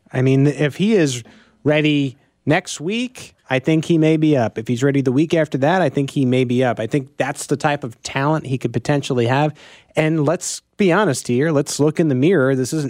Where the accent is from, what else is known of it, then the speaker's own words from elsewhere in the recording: New York, United States; my mom, I'm from New York, so you're going to hear an accent here.